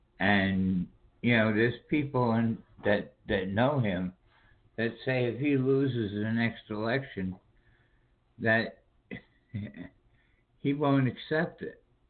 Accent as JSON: {"language": "English", "region": "New York", "country": "United States", "lives_now": "South Carolina, United States", "said": "I mean, I'm from New York, but now I live in South Carolina. But when I was growing up, he was somebody to be laughed at."}